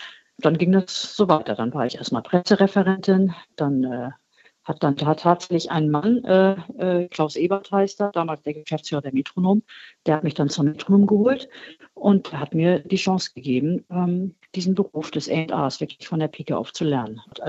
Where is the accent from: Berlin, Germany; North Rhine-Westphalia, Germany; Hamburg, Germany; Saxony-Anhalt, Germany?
Hamburg, Germany; born there; Ich bin ja eine Hamburgerin, eine gebürtige.